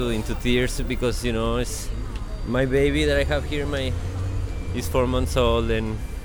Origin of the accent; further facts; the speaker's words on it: Oregon, United States; From Oregon. We come from Oregon.